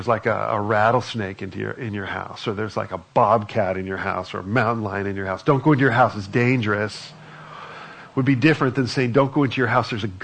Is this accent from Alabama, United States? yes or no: no; California, United States; we're both from Southern California.